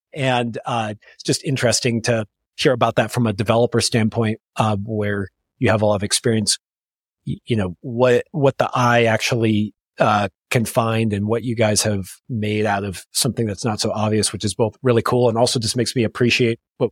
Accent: California, United States; We grew up in California where I've done a decent amount of traveling.

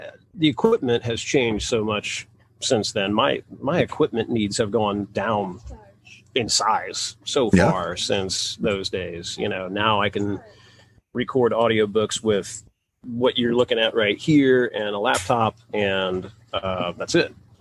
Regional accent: Ohio, United States; We're from Ohio, and we met sailing on a small lake in Ohio, racing boats, 25-foot, roughly, cruiser boats

